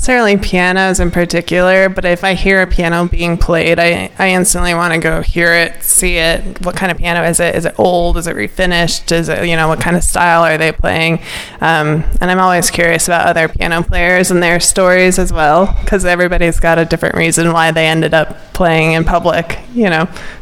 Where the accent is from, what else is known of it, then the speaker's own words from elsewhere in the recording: Durango, Colorado, United States; now in Silverton, United States; But I'm born and raised in Durango, which is about an hour south of here, but I've been up here in Silverton for 23 years.